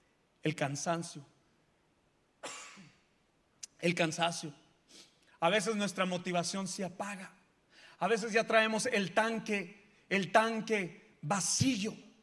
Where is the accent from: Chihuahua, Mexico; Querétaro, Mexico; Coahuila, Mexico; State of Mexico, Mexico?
Coahuila, Mexico; Piedras Negras; now in San Antonio, United States; y yo soy mexicano también. ¿De dónde es? Pues yo soy de Piedras Negras. Pues yo también soy de Piedras Negras.